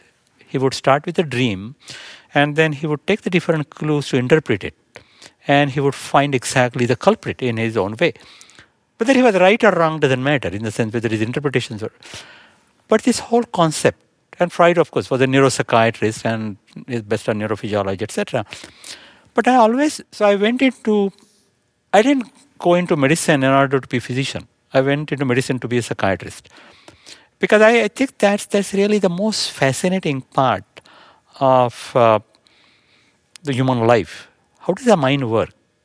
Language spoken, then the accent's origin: English; India; I grew up in India, and I love to read